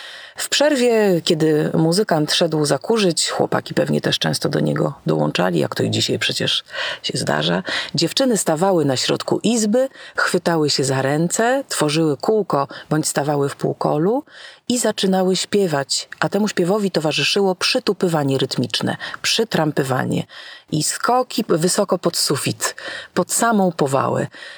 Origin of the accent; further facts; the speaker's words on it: Warsaw, Masovian Voivodeship, Poland; Urodziłam się i mieszkam w Warszawie, ale od przeszło 7 lat jeżdżę na Kurpie Zielone do wsi Bandysie